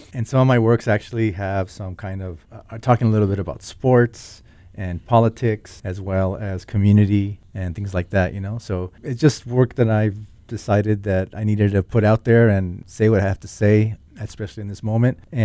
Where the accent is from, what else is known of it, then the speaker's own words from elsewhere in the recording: Los Angeles, California, United States; So, you know, as a kid growing up in Los Angeles, I would find these incredible murals all over the place when I would walk around Boyle Heights or downtown or wherever